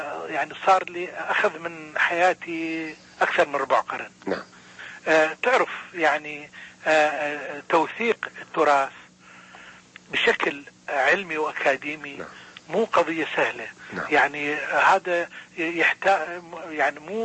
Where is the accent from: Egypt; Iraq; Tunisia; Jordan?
Iraq; moved away as an adult; بعد ما طلعت أنا من العراق مجبر طبعا